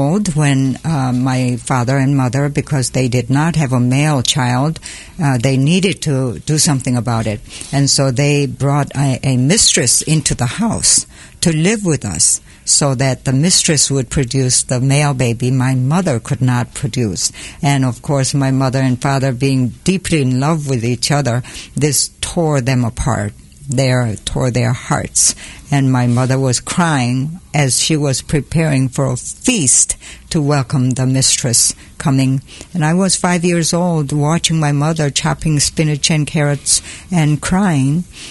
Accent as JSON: {"language": "English", "country": "South Korea", "tie": "born or raised there", "second_language": "English", "said": "Yes. I was 7 years old during the Korean War. Even before that, I have a story to share with you. It was a patriarchal society, totally male-dominated values every day for men and women to have to follow."}